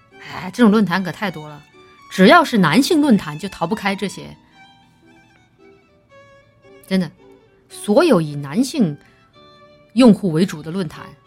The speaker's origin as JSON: {"language": "Chinese", "region": "Guangdong", "country": "China", "tie": "born or raised there", "said": "是啊，我小时候住在广东，生蚝挺便宜的"}